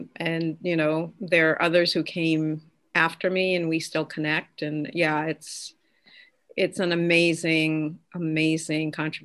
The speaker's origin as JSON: {"language": "English", "town": "Montreal", "region": "Quebec", "country": "Canada", "tie": "born or raised there", "said": "I grew up in Montreal, Canada"}